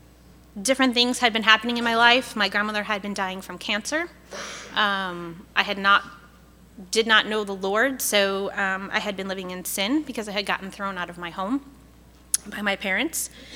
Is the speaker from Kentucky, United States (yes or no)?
no; Chicago, Illinois, United States; I was raised in Chicago. My father is a Roman Catholic, and my mother is a Presbyterian.